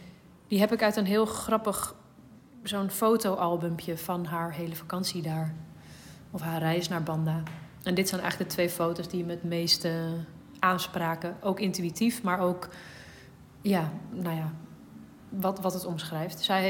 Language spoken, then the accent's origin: Dutch; Amsterdam, North Holland, Netherlands; ik ben in Amsterdam opgegroeid en dat … ja, dat was gewoon zo. Dat ze van de Molukken kwam